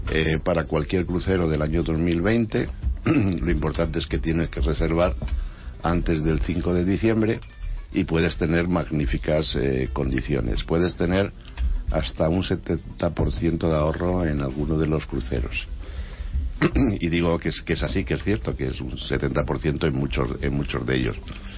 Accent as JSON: {"language": "Spanish", "country": "Spain", "said": "como españoles nos venimos arriba rápidamente"}